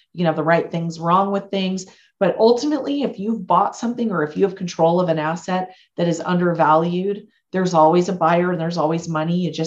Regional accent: Absarokee, Montana, United States; now in Billings, United States; So the interesting thing is I live in Billings, Montana, which is the biggest city. I was born and raised in Absarokee, which it's a little town of 800, about an hour away.

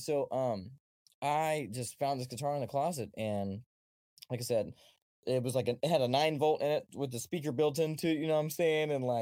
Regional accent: Indianapolis, Indiana, United States; Born and raised Indianapolis, Indiana.

